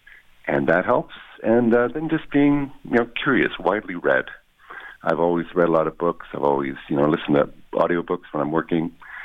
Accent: Canada; I guess because I'm Canadian, they were talking about

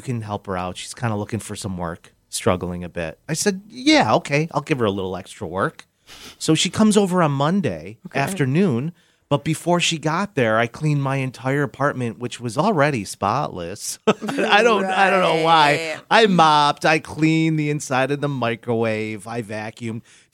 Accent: Rochester, New York, United States; Nothing screams, hey, I'm from Rochester, New York, like the Puerto Rican Festival and free cheesecake.

